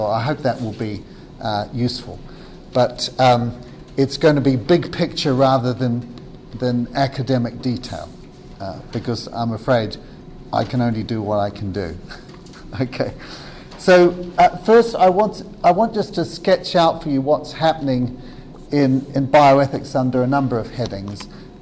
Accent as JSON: {"language": "English", "country": "New Zealand", "lives_now": "United Kingdom", "said": "I come from New Zealand. I was a medical missionary in Africa"}